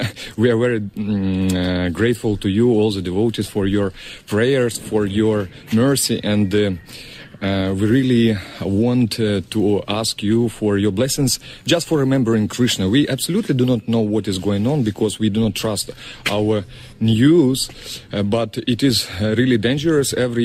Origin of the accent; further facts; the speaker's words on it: Kyiv, Ukraine; from Ukraine, from Kyiv.